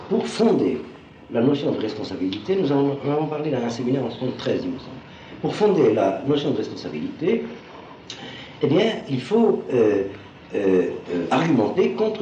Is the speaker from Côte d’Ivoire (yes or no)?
no; Algeria; je suis Algérien d'origine.